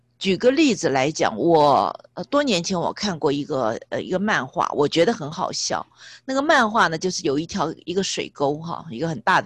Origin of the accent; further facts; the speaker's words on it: China; 我们中国人会比较看他是一个高高在上的，他是一个完美的领袖